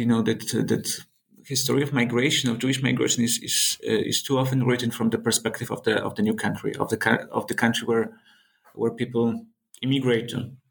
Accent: Poland; growing up in Poland

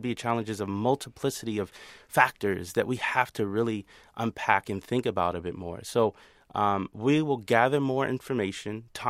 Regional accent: United States; I'm part of the indigenous community born and raised in America

